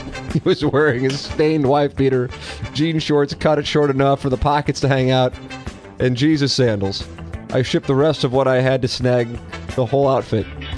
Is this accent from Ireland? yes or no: yes; Ireland; As an Irish guy, you don't do that.